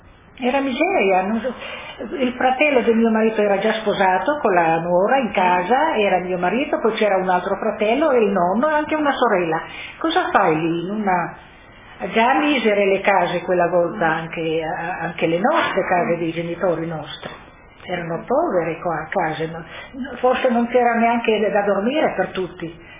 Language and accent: Italian; Obenetto, Friuli-Venezia Giulia, Italy; born there; Io sono nata a Obenetto, e mio marito è nato a Cras. Siamo del comune